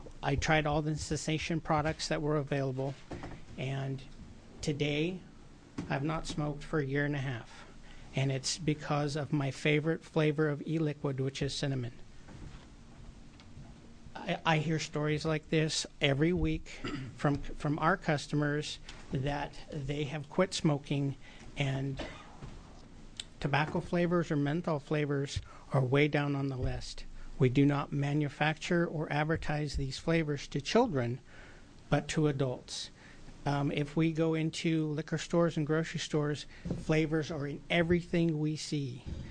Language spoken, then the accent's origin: English; Medford, Oregon, United States; I'm up from Medford, Oregon today.